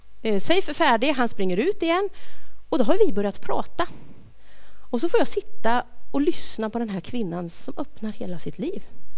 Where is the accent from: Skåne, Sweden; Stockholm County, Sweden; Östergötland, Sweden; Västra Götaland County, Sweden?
Östergötland, Sweden; Jajamän, så jag är från Östergötland.